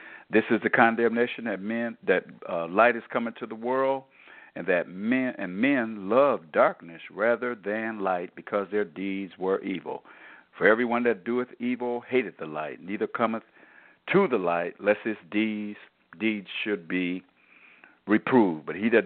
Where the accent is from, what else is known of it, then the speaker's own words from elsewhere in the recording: Michigan, United States; now in Florida, United States; I'm from Michigan, and I had lived in Michigan all my life until last year. I just moved to a warmer climate, which is the state of Florida.